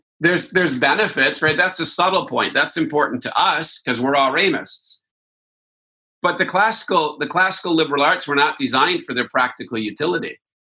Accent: Wisconsin, United States; Now, I'm from Wisconsin, so I get it. I mean, I'm a farmer at heart

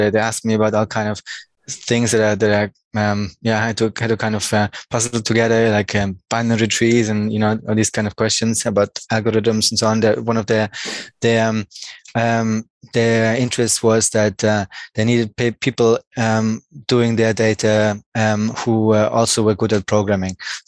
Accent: Germany; born there; English is a second language; Next to Mannheim, I was born in southern Germany, next to Frankfurt.

